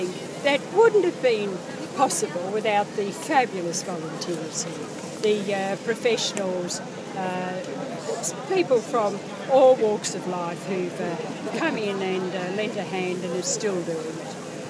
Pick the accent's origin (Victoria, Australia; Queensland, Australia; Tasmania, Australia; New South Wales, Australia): Queensland, Australia; I grew up in Western Queensland